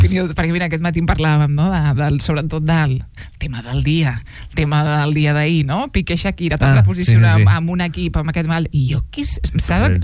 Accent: Lleida, Catalonia, Spain; Jo és que, mira, jo soc de Lleida. I clar, no tinc l'accent de Lleida.

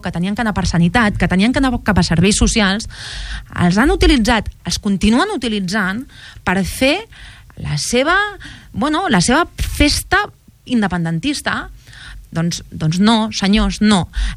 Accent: Catalonia, Spain; perquè veig que no anem a cap lloc i que estem perdent oportunitats contínuament com a catalans, no?

